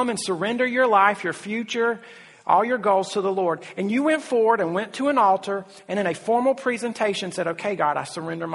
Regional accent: South Carolina, United States; And again, I'm from South Carolina. Everybody goes to church in South Carolina. That's the buckle of the Bible Belt.

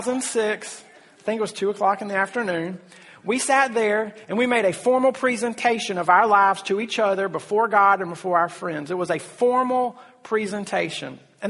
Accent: South Carolina, United States; And again, I'm from South Carolina. Everybody goes to church in South Carolina. That's the buckle of the Bible Belt.

